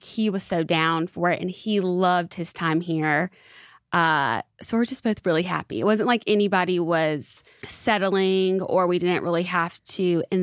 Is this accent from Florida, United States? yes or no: no; Alabama, United States; But I'm originally from Alabama.